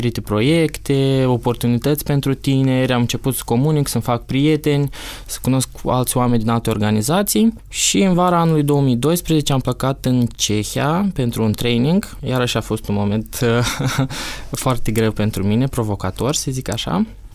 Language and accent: Romanian; Bălți, Moldova; moved away as an adult; now in Romania; Sunt din Bălți, recunosc.